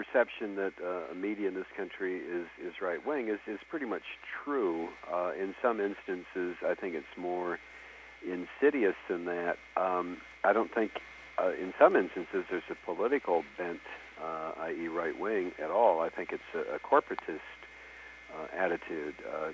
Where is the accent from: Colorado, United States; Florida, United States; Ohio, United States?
Ohio, United States; Toledo; I grew up in Toledo, Ohio, in primarily in the late 40s and the 50s, and Toledo was, at the time, a very stratified city.